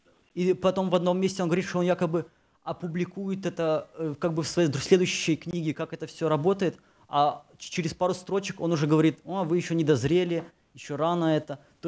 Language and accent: Russian; Germany; Не, я из Германии.